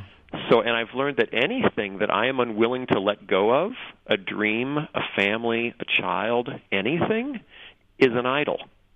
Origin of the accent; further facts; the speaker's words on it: United States; And that's particularly growing up in the States, you know